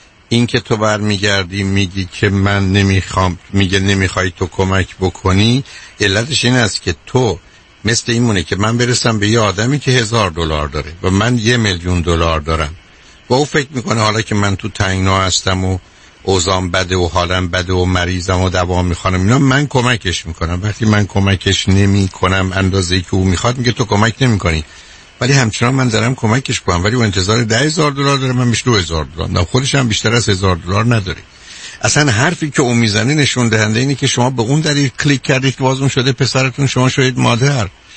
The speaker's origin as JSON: {"language": "Persian", "country": "Iran", "moved": "as an adult", "said": "من ایرانی هستم، 30 سال تو ایران بودم، آمدم اینجا شکسته بسته، بعد از چند سال یه انگلیسی یاد گرفتم"}